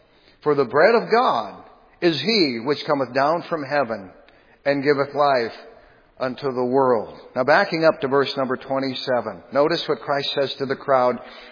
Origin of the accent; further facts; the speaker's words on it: Minnesota, United States; I grew up on a lake, all right? The lake I grew up on in Polk County, Minnesota, was a long, narrow lake.